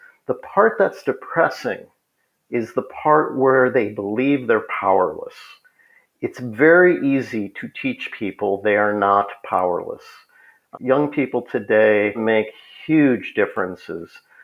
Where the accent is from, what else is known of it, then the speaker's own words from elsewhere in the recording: Minneapolis, Minnesota, United States; I grew up in Minneapolis and, you know, I know that I used to go skiing at these little ski hills around town.